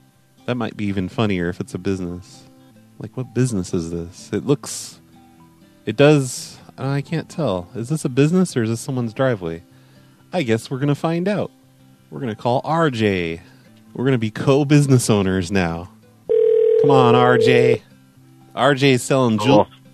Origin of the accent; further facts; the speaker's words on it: Texas, United States; I'm from Texas. I don't mind a little bit of sun.